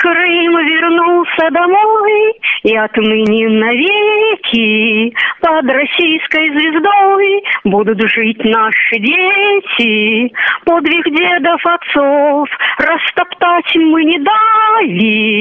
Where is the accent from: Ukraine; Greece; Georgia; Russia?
Greece; такой греческой деревни, которая сожжена была, откуда я родом.